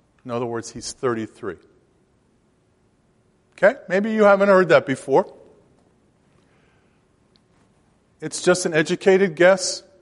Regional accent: New York City, New York, United States; I'm a city boy. I grew up in Brooklyn. Not a lot of wood in Brooklyn.

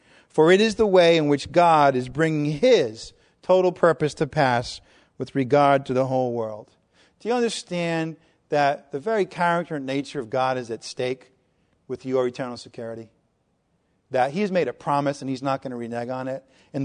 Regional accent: Rhode Island, United States; but I'm from Rhode Island, so I drop my G's and R's and all kinds of letters.

